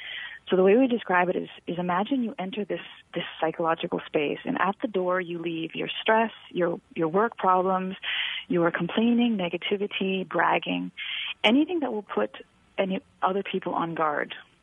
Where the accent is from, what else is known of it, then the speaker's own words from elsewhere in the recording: United States; Yeah, because it really affected me as an American, and helped me so much that I really wrote it for Americans.